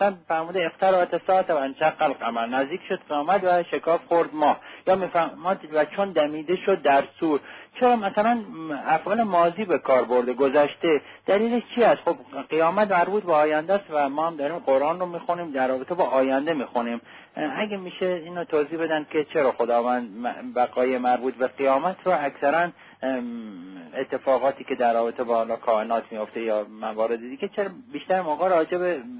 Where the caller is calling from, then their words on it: Shiraz, Fars, Iran; من از شیراز هستم.